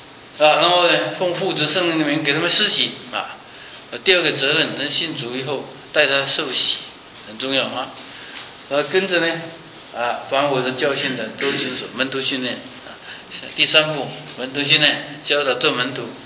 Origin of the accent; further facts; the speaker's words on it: China; now in United States; 那我们中国人就借他们的礼拜堂来用啊